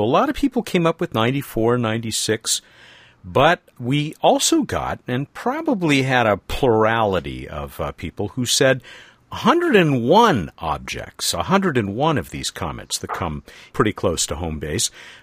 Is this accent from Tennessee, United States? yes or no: no; Long Beach, California, United States; Arlene is in my hometown, Long Beach, California.